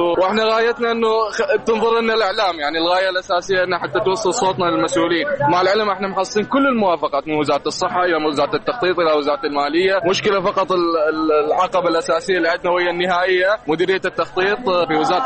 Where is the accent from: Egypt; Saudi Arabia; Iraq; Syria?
Iraq; Basra, Basra Governorate; عندنا في البصرة